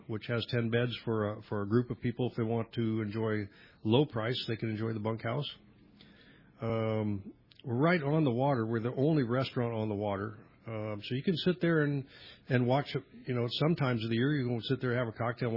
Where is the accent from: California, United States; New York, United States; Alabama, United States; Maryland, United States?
California, United States; San Diego; But going to San Quintin reminds me of growing up in San Diego.